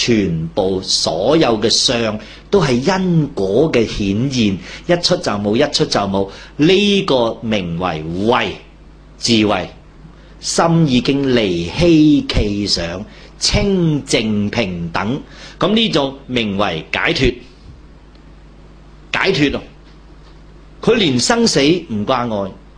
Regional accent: China; 尤其我哋中国人

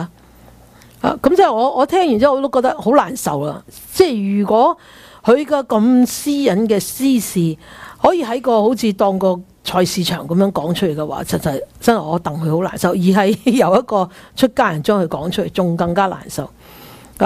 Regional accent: China; 即我們中國人不是經常說浪子回頭怎樣，金不換嘛

